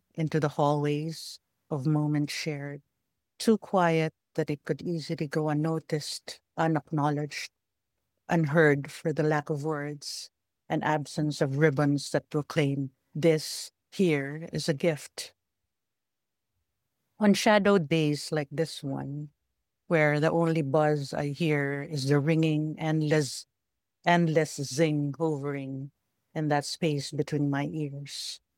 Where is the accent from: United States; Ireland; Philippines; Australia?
Philippines; now in London, United Kingdom; I'm a Filipino based in London.